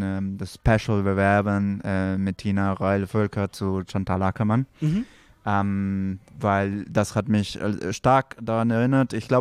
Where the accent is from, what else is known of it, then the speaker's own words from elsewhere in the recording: Peru; German is a second language; Ich komme aus Peru, nicht andauernd Deutsch